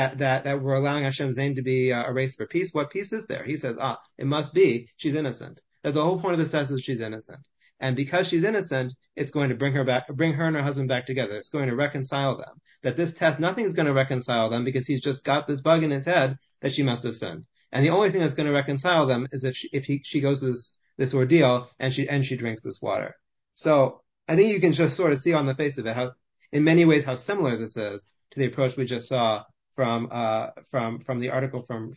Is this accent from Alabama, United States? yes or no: no; Philadelphia, Pennsylvania, United States; that's the community I grew up in Philadelphia.